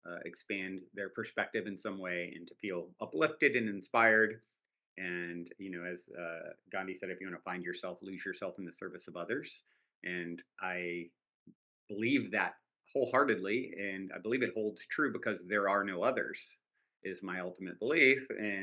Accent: East Coast, United States; now in Los Angeles, United States; I grew up on the East Coast, currently reside in Venice Beach, Los Angeles area, California

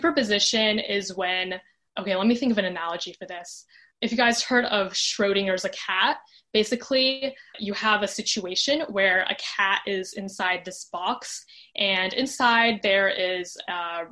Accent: Boston, Massachusetts, United States; I'm 16 and I'm from Boston.

